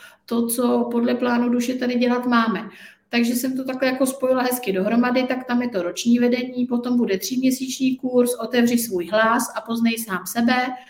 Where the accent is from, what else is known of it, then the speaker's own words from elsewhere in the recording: Brandýs nad Labem, Central Bohemian Region, Czechia; Jo, tak já jsem z Brandýsa nad Labem a dělám terapie v Brandýse a pak mám terapeutovnu v Praze.